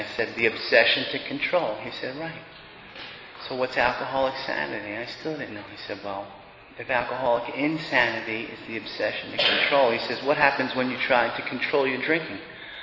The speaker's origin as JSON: {"language": "English", "region": "New York", "country": "United States", "tie": "born or raised there", "said": "I was raised on Long Island. There's a lot of money on Long Island, but I was on the other side of the tracks. Last of seven kids, Irish family."}